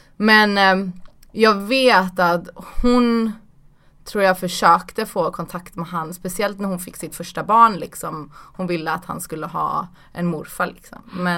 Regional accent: Stenungsund, Västra Götaland County, Sweden; Då hade jag nog precis flyttat till Göteborg. För jag växte upp i Görlanda heter det.

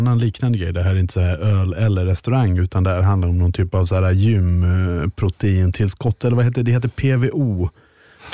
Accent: Dalarna County, Sweden; Vi hade också det gammal krog i Dalarna, kan jag säga. Där jag är ifrån.

